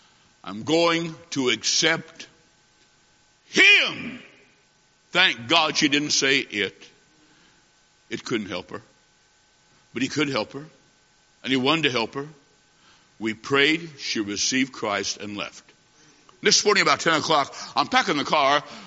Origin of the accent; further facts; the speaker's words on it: Illinois, United States; I said, ma'am, I'm from Illinois. I said, back there, it is minus 20.